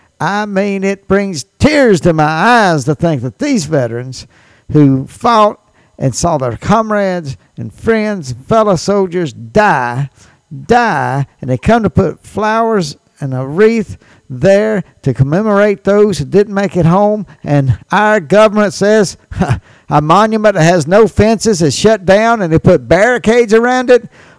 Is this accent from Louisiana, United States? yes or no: no; Tupelo, Mississippi, United States; Last week, I told you about one of the World War II veterans is one of the residents right here in my hometown in Tupelo, Bill Webb.